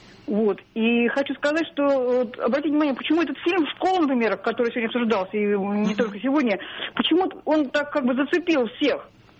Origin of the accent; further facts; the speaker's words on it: Moscow, Russia; я из Москвы.